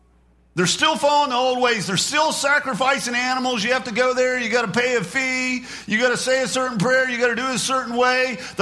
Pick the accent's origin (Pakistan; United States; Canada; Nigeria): United States; West Virginia; And my cousin Gwen, we're from West Virginia, it's okay.